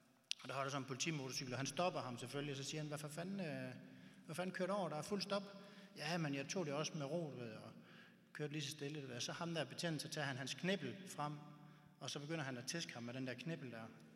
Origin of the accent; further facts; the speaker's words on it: Horsens, Central Denmark Region, Denmark; jeg kommer fra Horsens, og vi boede i sådan en lille bondeby, lige lidt uden for Horsens.